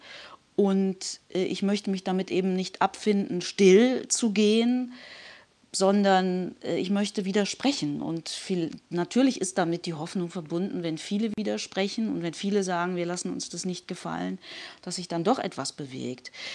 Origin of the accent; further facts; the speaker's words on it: North Rhine-Westphalia, Germany; ich bin in ein, würde man sagen, klassisches katholisches Milieu hineingeboren worden. Ich komme ja aus dem Rheinland, aus einem kleinen Ort zwischen Köln und Bonn. Und da war man katholisch. Also in unserem Dorf gab es kaum Protestanten.